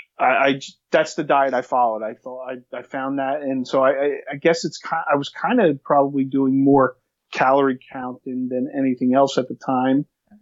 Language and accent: English; New Jersey, United States; So, okay, where I'm from Jersey. I turned 50 in November. Been living in New Jersey my whole life